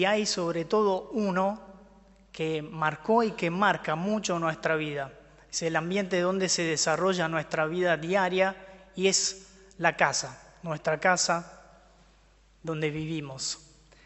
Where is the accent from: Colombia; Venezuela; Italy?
Italy; Spanish is a second language; como soy italiano